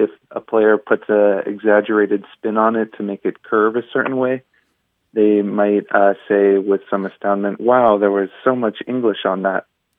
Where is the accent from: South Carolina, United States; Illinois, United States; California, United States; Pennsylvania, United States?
California, United States; San Diego; I'm from San Diego, California.